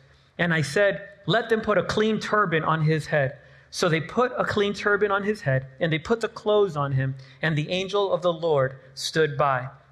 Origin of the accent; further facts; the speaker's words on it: Argentina; Listen, actually, for real, though, I'm from Argentina. I love soccer, right?